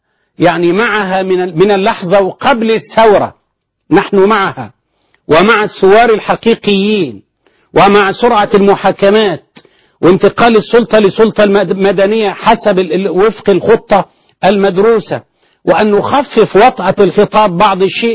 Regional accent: Sharqia Governorate, Egypt; منطقة معينة عندنا في الشرقية

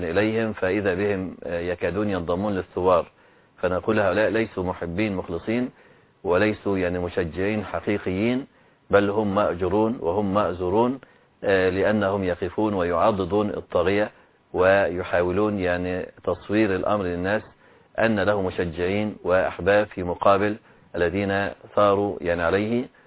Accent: Egypt; كما كان الذين يشجعون الطواغيت عندنا في مصر

